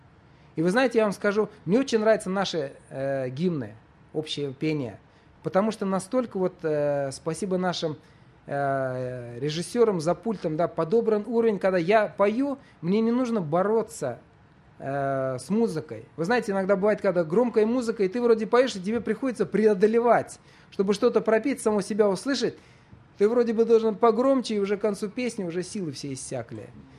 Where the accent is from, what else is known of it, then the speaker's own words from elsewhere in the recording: Urals, Russia; Вы знаете, я вырос не в Москве, далеко на Урале